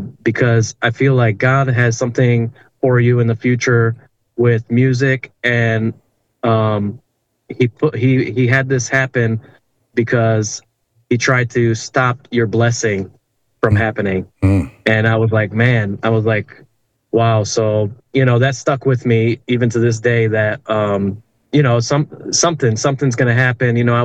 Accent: Detroit, Michigan, United States; And we moved over here to Detroit, Michigan when I was small, two or three years old. And I was raised in the Romanian Pentecostal church

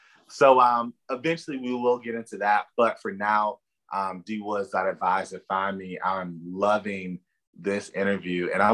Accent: Louisiana, United States; now in North Carolina, United States; I cook it really good. I'm from Louisiana. Gumbo is going to be my final answer.

